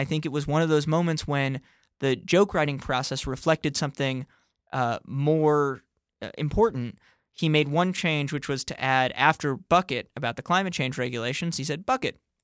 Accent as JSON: {"language": "English", "town": "New York City", "region": "New York", "country": "United States", "tie": "born or raised there", "said": "I grew up in New York City. I was in 10th grade when 9/11 happened."}